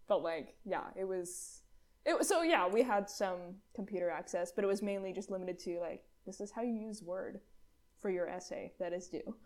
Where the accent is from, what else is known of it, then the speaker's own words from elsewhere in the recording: Sacramento, California, United States; I mean, I grew up near Sacramento in California. It was pretty boring.